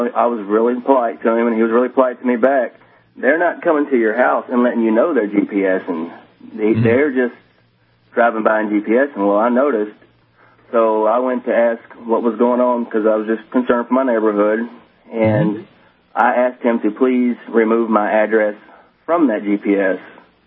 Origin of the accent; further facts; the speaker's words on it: Beaumont, Texas, United States; I'm from Southeast Texas, Beaumont area, and just have a little information from my area.